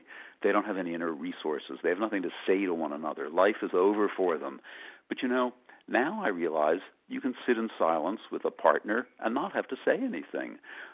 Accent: Philadelphia, Pennsylvania, United States; also born or lived in Massachusetts, United States; I am not a New Yorker by birth or by upbringing. I'm from Philadelphia. I grew up in suburban Philadelphia.

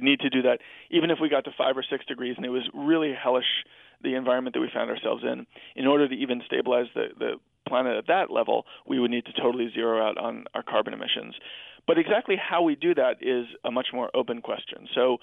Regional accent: New York, United States; you know, I'm a New Yorker, and I literally don't understand how you could continue to live here

